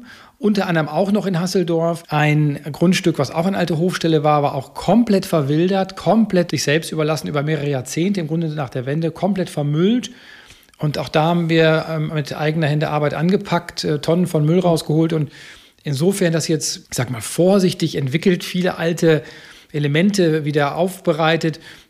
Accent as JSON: {"language": "German", "town": "Münster", "region": "North Rhine-Westphalia", "country": "Germany", "said": "Ich komme aus Münster-Westfalen, das ist geprägt von roten Backsteinhäusern und irgendwie habe ich dazu eine ganz besondere Beziehung"}